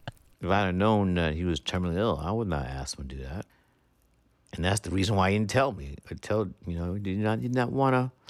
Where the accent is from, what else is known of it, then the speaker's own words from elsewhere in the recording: Brooklyn, New York, United States; As a young lad growing up in Brooklyn, New York … would always tell me